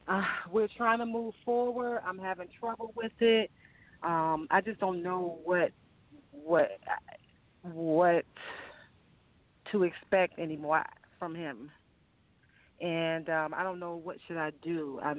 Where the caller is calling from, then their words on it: Virginia, United States; I'm calling from Virginia.